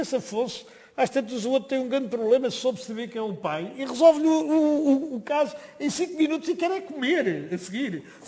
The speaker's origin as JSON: {"language": "Portuguese", "region": "Lisbon", "country": "Portugal", "said": "eu sou de Lisboa, mas a minha família é toda de Viseu"}